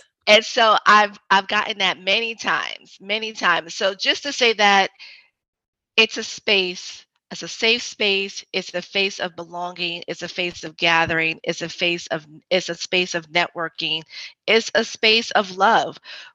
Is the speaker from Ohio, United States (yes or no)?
no; New York City, New York, United States; I was just back in New York visiting home. I'm from New York City.